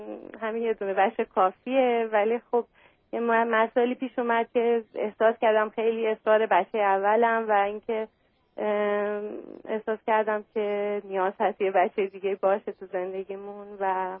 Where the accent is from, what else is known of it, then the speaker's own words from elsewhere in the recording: Iran; moved away as an adult; now in United States; نه از ایران اومدیم.